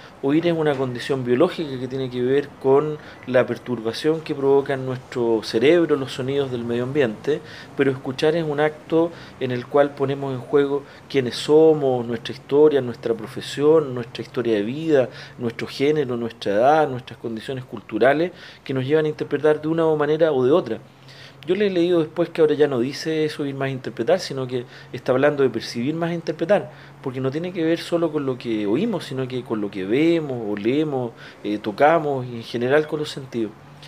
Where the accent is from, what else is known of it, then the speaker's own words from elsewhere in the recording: Santiago, Santiago Metropolitan Region, Chile; born there; now in La Serena, Chile; tengo 50 años, nací en Santiago, vivo en La Serena